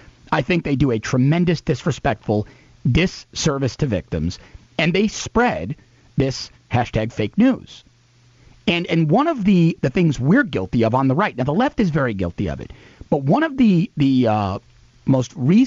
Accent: Queens, New York, United States; I sort of had the Trump to English dictionary growing up in Queens, New York.

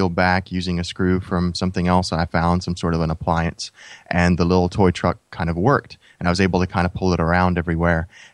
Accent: United States; And even when we were growing up in the States, and I started working on the house

